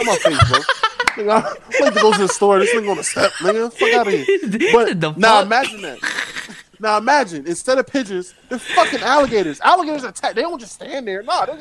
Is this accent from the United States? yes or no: no; Philippines; Hey, man, I'm from the Philippines, man. We had to fight tsunamis and cockroaches that flew, man.